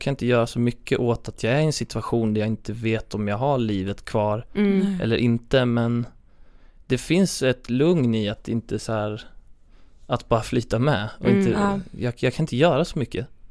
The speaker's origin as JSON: {"language": "Swedish", "region": "Östergötland", "country": "Sweden", "accent": "Östergötland dialect", "said": "Men det är många som tycker just östgötska som jag har är ju... Det är ju, man kan ju låta ganska trög av det."}